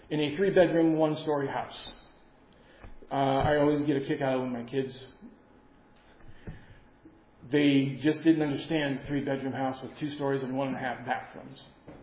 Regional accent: Anchorage, Alaska, United States; I grew up here in Anchorage from the mid-60s. I was born in 64, 1 month before that 9.2 quake decided to shake things up a bit.

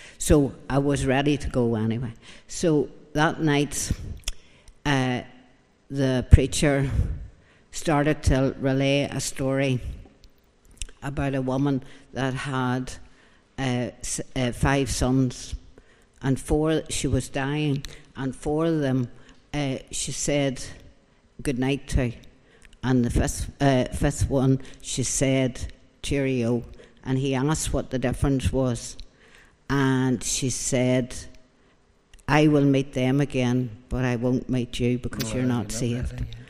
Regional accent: Portadown, Northern Ireland, United Kingdom; Well, I was brought up in Portadown, and we were sent along to Drumcree Church.

